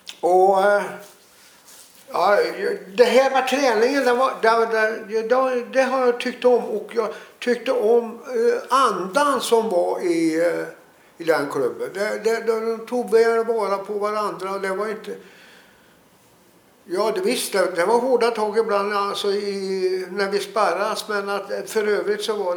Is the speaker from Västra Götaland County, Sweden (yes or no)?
no; Råda, Värmland, Sweden; Och därifrån flyttade vi upp till Åsledet i Råda. Och det gjorde vi väl när jag var 9-10 år.